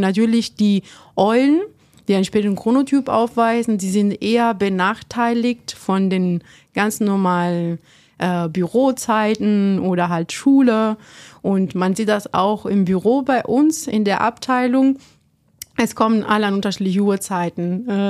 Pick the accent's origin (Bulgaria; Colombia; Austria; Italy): Italy; German is a second language; moved away as an adult; now in Germany; ich bin eigentlich nach Deutschland für Studium umgezogen. Ich komme ursprünglich aus Italien